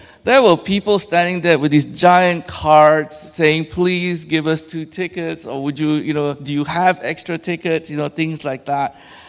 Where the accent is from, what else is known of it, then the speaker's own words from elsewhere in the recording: Malaysia; But growing up in Malaysia, where I was born and raised